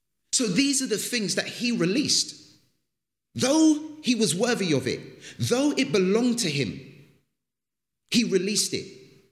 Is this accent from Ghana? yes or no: yes; Ghana; I'm from Africa, Ghana, West Africa. And the country I'm in, my goodness, titles mean everything.